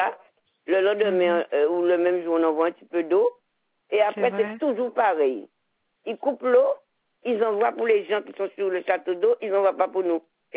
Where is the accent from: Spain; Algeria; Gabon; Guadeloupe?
Guadeloupe; moi je suis Guadeloupéenne, entièrement Guadeloupéenne. J'ai une carte d'identité Guadeloupéenne, tout mité.